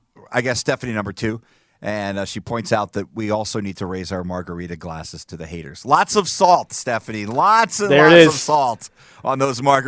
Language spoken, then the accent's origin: English; Las Vegas, Nevada, United States; also born or lived in New Jersey; And so even though I was born in New Jersey, Vegas will forever be my home. And it doesn't matter where I go in life, this is my home. This is what I will tell people is my hometown.